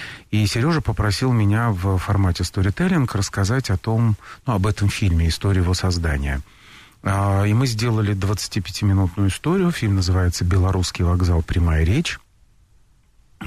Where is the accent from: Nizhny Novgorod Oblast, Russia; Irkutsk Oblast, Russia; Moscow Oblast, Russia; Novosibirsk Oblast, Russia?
Moscow Oblast, Russia; Monino; born there; Я родился в Подмосковье, в ближнем Подмосковье, от Москвы всего в 30 километрах. Это военный гарнизон Монина, в котором раньше находилась военно-воздушная академия имени Гагарина. А сейчас там областной кадетский корпус.